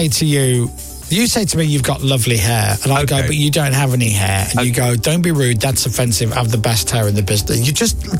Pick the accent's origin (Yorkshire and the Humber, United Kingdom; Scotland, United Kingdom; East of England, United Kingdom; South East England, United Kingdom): Yorkshire and the Humber, United Kingdom; Leeds; I know that people don't understand you because I'm from Leeds.